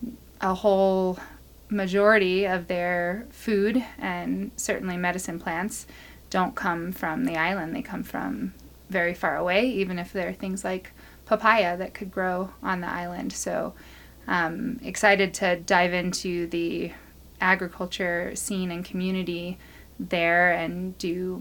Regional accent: Florida, United States; Yes. So I grew up in Florida, although I didn't do a ton of gardening and farming when I was there.

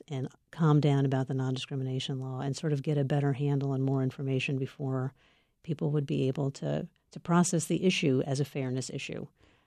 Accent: Maine, United States; including here in my home state of Maine

